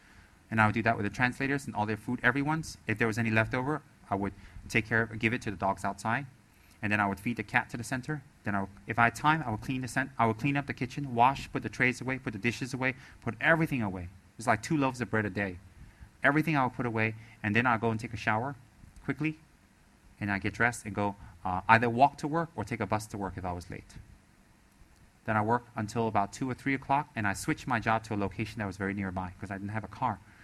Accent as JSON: {"language": "English", "country": "United States", "said": "Tibetans don't kiss. I did it because I'm from America."}